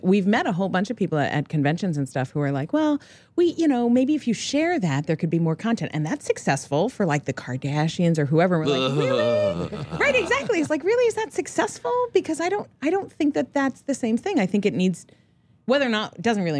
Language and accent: English; New York, United States; I grew up not too far from, I grew up in New York